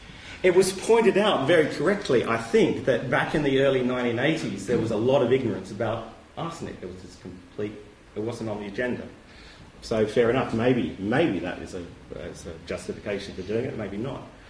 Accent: Australia; I'm Australian

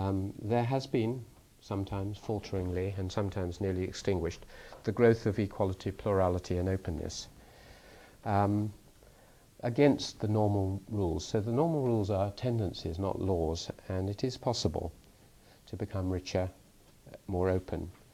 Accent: Czechia; I was brought up in Czechoslovakia. I have many friends in Eastern Europe, and it's not to be taken for granted.

